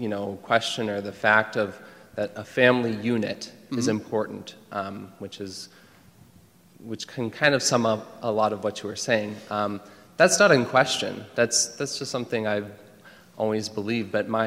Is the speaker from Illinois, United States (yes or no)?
yes; Marengo, Illinois, United States; I'm from Marengo, Illinois.